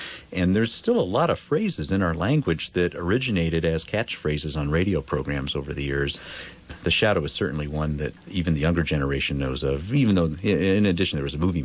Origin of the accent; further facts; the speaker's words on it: Los Angeles, California, United States; Growing up in Los Angeles, I was exposed to a lot of radio.